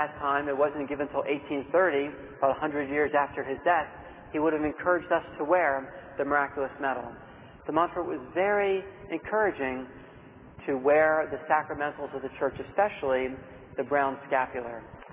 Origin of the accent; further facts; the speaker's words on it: Norristown, Pennsylvania, United States; since I was a little 10-year-old growing up in Norristown, Pennsylvania.